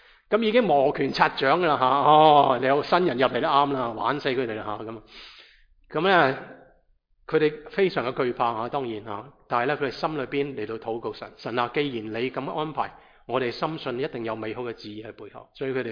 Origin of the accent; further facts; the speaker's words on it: China; 甚至我们中国人的教会，我们都面对同样的祝福。